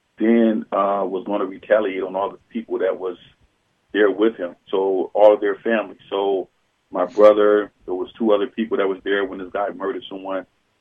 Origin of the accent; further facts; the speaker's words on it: Flint, Michigan, United States; now in Lansing, United States; You know, I reside in Lansing, Michigan, but originally I'm from Flint, Michigan. I grew up, I'm a 70s baby, grew up in the 80s.